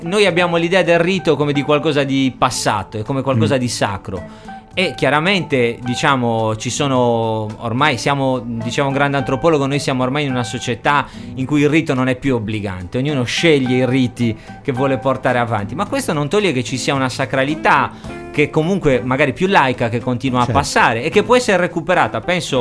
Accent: Carloforte, Sardinia, Italy; io, che sono nato e cresciuto a Carloforte, da mamma carlofortina ma da babbo di Nureci, e dunque vivevo in between anche tra questi due mondi

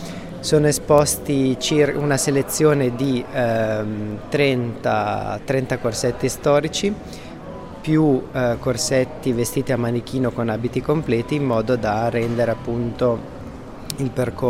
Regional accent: Milan, Lombardy, Italy; io sono nato a Milano, milanese, ma di madre sarda, quindi ho, diciamo, ereditato una passione di casa da questo paese del nord Sardegna che è Ittiri.

